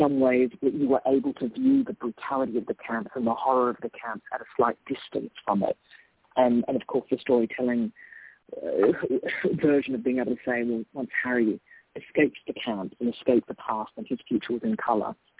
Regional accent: Australia; I'm Australian. I started out my career in Australia

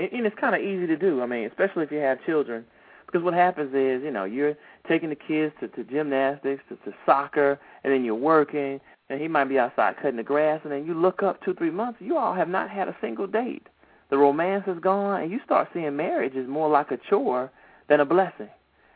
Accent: Atlanta, Georgia, United States; Oh, that's my hometown, Atlanta, Georgia.

